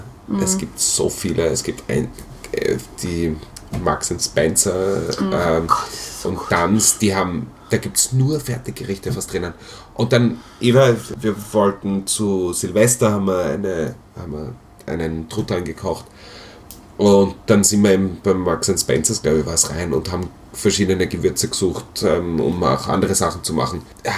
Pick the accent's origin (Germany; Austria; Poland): Austria; ich komme aus Österreich